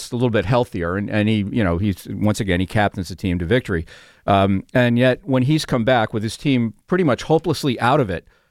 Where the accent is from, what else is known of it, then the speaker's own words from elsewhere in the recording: New England, United States; and then I grew up in New England, Bobby Orr, okay?